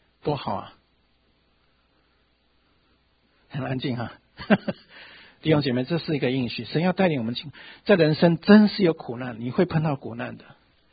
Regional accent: China; 我们中国人一句话说，是可忍，孰不可忍啊？

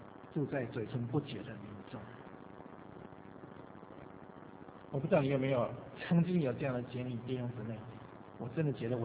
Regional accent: China; 所以我们中国人讲说见人说什么人话，见鬼说鬼话

